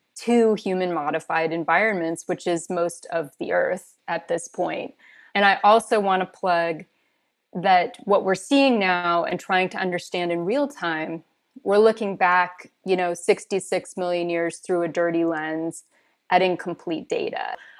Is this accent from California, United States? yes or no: yes; California, United States; And crows and ravens have been, where I grew up in California, have been expanding their range so enormously.